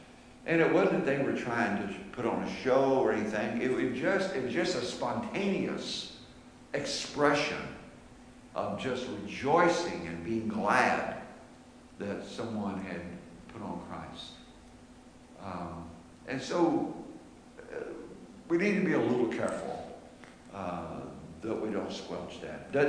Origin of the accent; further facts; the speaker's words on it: Plainfield, United States; when I was a little kid growing up in Plainfield and hearing Auden McKee and others preach